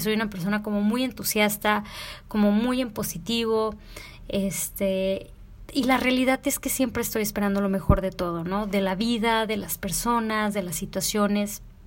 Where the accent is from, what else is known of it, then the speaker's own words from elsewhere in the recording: Reynosa, Tamaulipas, Mexico; now in Monterrey, Mexico; soy orgullosa de Reynosa, Tamaulipas, pero tengo ya 14 años viviendo en Monterrey, tengo 32 años